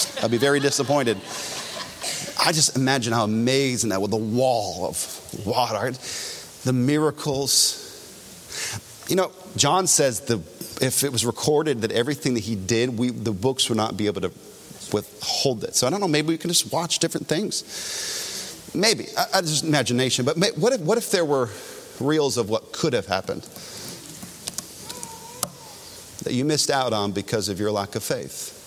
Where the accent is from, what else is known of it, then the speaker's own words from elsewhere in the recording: Hall River, North Carolina, United States; also born or lived in Jaffrey; And then I moved from Hall River, North Carolina, up to Jaffrey, New Hampshire.